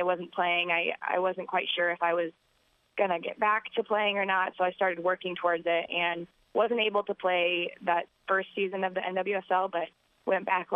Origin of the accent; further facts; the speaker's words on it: Colorado, United States; I coached back at home. I'm from Colorado, so I coached for the Colorado Rush for a little bit